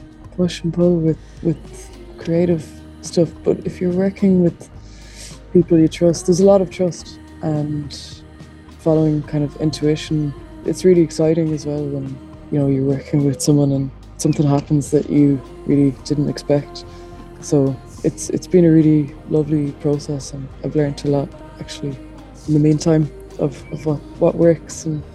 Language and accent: English; Connemara, Connacht, Ireland; also born or lived in Dublin; I moved from Dublin to Connemara, which is where I grew up, where my family are from.